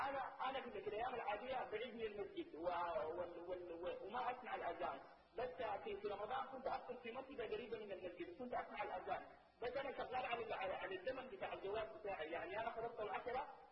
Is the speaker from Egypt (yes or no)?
no; Sudan; now in Saudi Arabia; انا من المغربين في السعوديه، انا من السودان. المعلوم يا شيخ ان احنا عندنا في السودان الاذان كل يوم ينقص كم من الثواني